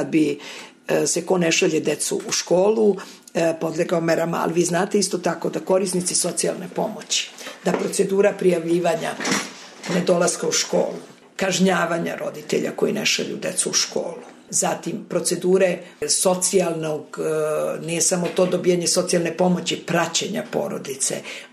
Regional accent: Serbia; Kod nas u Srbiji su na teritoriji različite jako situacije

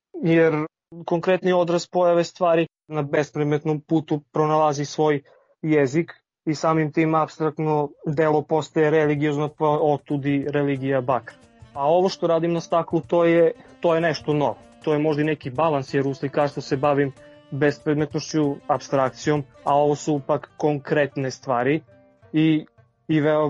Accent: Bor, Southern and Eastern Serbia, Serbia; born there; jer sam rodom iz Bora i još od detinjstva me to privlačilo.

